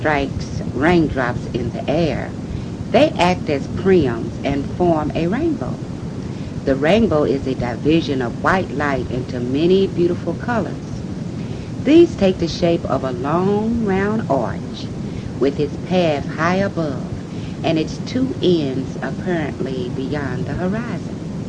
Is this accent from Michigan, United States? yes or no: no; Louisville, Kentucky, United States; When I was a little girl, I grew up in the Shepherd Square Projects, Louisville, Kentucky. And it was an all segregated time. I went to black schools.